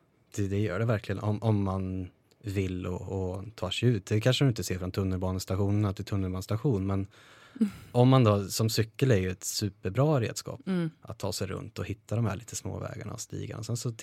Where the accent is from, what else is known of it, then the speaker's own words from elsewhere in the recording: Karlskoga, Örebro County, Sweden; det är ju inte samma sak som att ha de tjejerna och killarna som jag hade hemma i Karlskoga, även om de finns kvar.